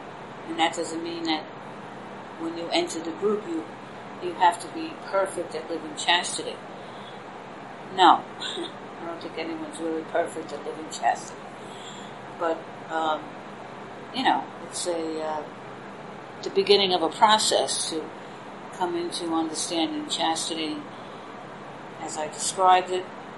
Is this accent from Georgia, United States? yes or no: no; Staten Island, New York, United States; I come from New York, from Staten Island, New York, and New York City.